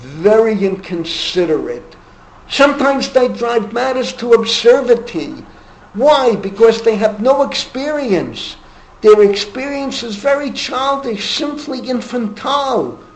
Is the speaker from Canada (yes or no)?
no; Israel; I'm a religious Zionist, I'm coming from Israel, I'm from the golden period, the 1950s.